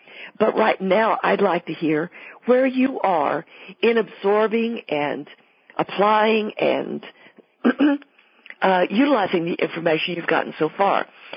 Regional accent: Weatherford, Texas, United States; at the Doss Cultural Center in my hometown in Weatherford, Texas.

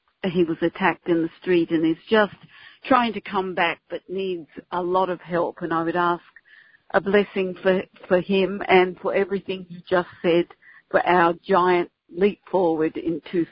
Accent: New York, United States; I'm from New York, but I'm in New Orleans for the holidays.

